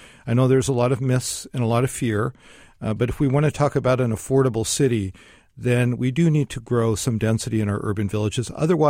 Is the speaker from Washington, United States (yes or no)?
yes; Seattle, Washington, United States; also born or lived in Grays Harbor County; I grew up in Seattle, but I was actually born there.